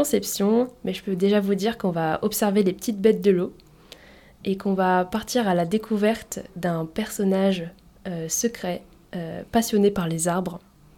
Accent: Grand Est, France; Non, je ne viens pas d'Ardèche. Je suis venue ici pour le service civique. À la base, je viens de la Marne.

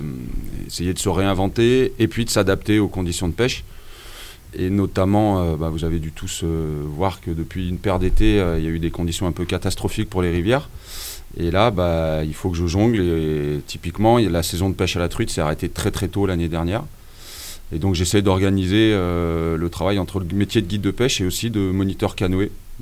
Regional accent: Saint-Germain, France; j'ai grandi à Saint-Germain et qu'il y a une rivière qui n'est pas très loin, qui s'appelle l'Auzon, où j'ai passé une grande partie de mon enfance

